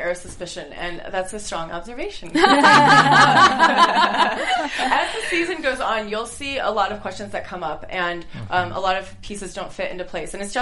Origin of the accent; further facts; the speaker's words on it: St. Louis, Missouri, United States; And then, of course, Andy's from St. Louis. I'm from St. Louis.